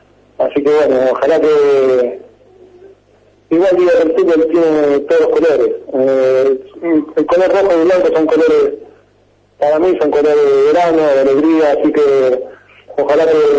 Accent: Buenos Aires, Argentina; yo que vengo de Buenos Aires también

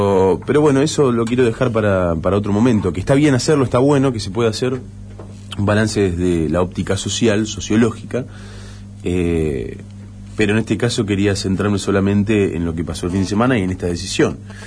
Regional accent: Santa Fe, Argentina; No es una decisión que a mí como santafesino me enorgullezca

